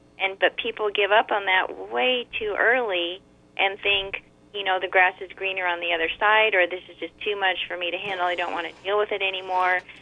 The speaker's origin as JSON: {"language": "English", "region": "California", "country": "United States", "tie": "born or raised there", "said": "We grew up in Southern California, and I was going to go and be a lawyer and go to law school."}